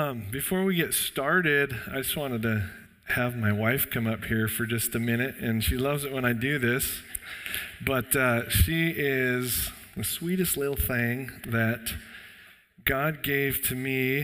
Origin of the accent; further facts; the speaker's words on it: Burns, United States; like Matt said, we're from Burns, and we have two kids